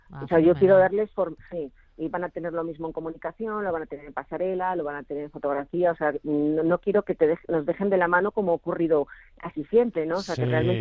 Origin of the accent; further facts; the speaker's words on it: Spain; Imagínate como nos conocemos, como somos los españoles.